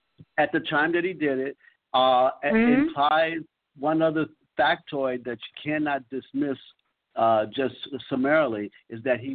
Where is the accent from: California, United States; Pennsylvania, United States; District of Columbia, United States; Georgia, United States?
District of Columbia, United States; Washington; I mean, growing up in Washington D.C., you become clearly aware of the number of security elements in that city